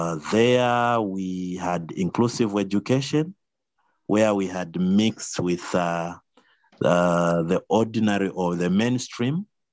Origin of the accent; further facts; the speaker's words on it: Copperbelt, Zambia; I grew up on the Copper Belt, did my basic education in a visually impaired school called Lion School for the Blind in Dola.